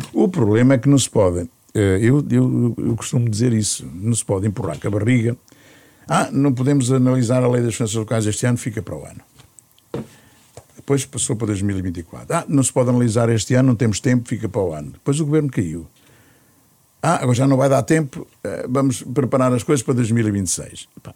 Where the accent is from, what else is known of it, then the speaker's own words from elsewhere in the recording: Coimbra, Centro, Portugal; Eu que sou de Coimbra